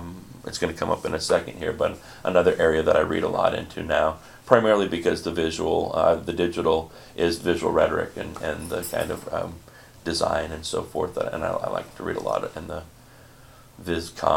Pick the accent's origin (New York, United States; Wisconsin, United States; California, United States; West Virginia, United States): Wisconsin, United States; I grew up in the Midwest. So I think for me, I don't know if this is a good answer or not, I grew up with a worker's mentality.